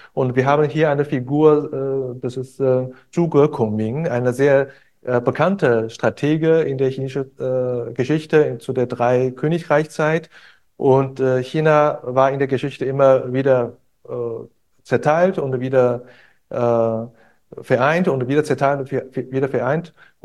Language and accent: German; Hanover, Lower Saxony, Germany; Ich komme aus Hannover.